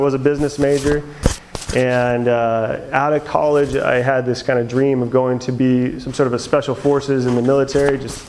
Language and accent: English; Phoenix, Arizona, United States; So my story and what it looks like, I grew up in Phoenix, Arizona.